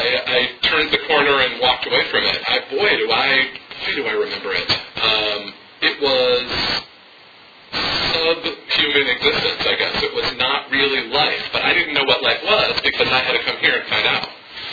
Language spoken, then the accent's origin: English; Chicago, Illinois, United States; I moved to California because I'm from Chicago, and I moved to California because that was the solution to my problem.